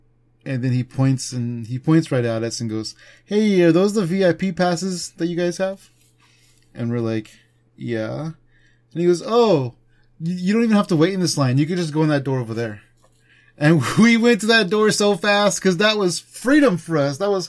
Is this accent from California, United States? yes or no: yes; California, United States; 11 o'clock for us, because we're from California.